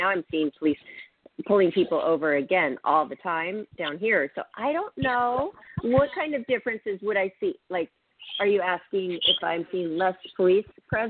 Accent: Seattle, Washington, United States; In my hometown of Seattle, Washington, I couldn't even believe what I was seeing.

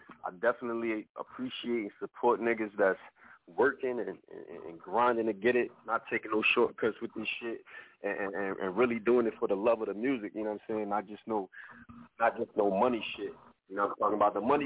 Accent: New Jersey, United States; I'm from New Jersey, and I'm everywhere with this music shit.

